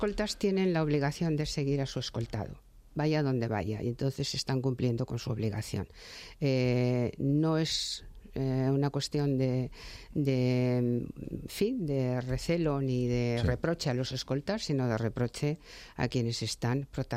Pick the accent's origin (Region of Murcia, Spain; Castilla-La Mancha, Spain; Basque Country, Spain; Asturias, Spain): Basque Country, Spain; Yo que vengo del País Vasco, ¿no?